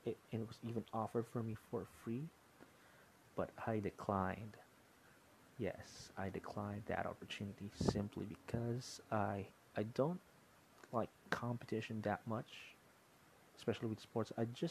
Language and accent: English; Philippines; Well, I do play, of course, as a Filipino male.